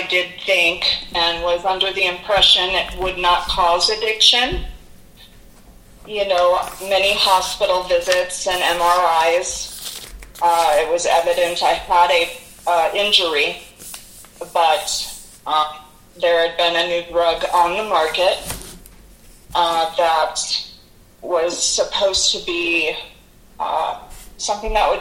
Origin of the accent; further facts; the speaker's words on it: Montana, United States; Well, I grew up in the Gallatin Valley. I went to school here. I worked here. And later on had children here.